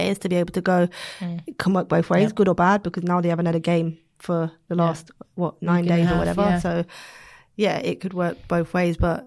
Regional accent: England, United Kingdom; No, we're English. Come on, man. We've got to support our teams, guys.

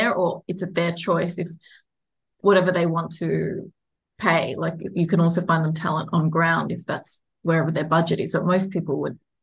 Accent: Australia; Being Australian

